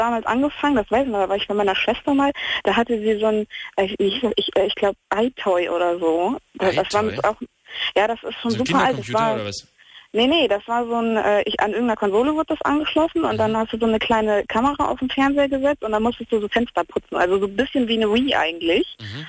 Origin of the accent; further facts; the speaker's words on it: Ganderkesee, Lower Saxony, Germany; Aus Ganderkesee.